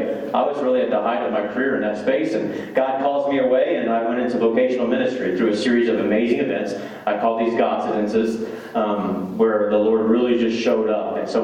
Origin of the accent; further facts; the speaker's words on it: Pleasantville, Missouri, United States; Had the privilege to go back to my hometown church, which is in Pleasantville, Missouri, and got to take over as the lead pastor of my hometown church.